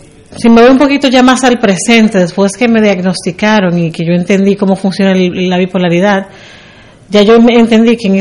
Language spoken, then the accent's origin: Spanish; Dominican Republic; tú como dominicana sabes muy bien que en nuestro país no existe nada de salud mental